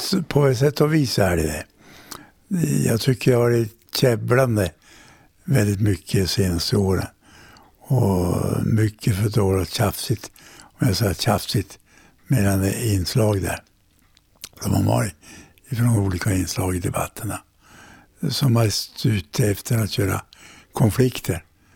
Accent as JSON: {"language": "Swedish", "town": "Kalix", "region": "Norrbotten County", "country": "Sweden", "said": "Jag är från Kalix från början."}